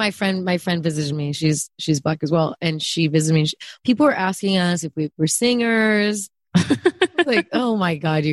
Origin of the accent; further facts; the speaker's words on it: California, United States; So I am only from the Bay Area.